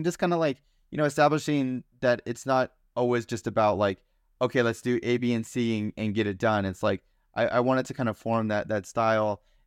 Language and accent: English; United States; now in Germany; I'm an American, and I only hold American citizenship. I only speak English. And coming into Germany, you know, that's a different environment.